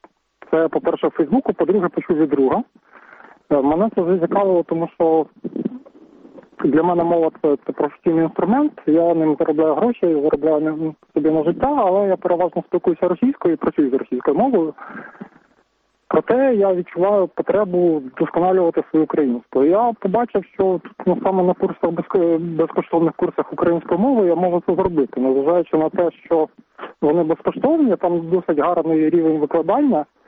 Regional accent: Kyiv, Ukraine; О, я з Києва.

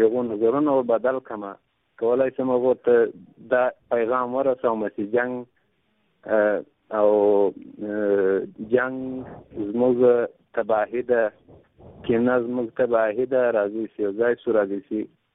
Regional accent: Afghanistan; زه یو افغان یم

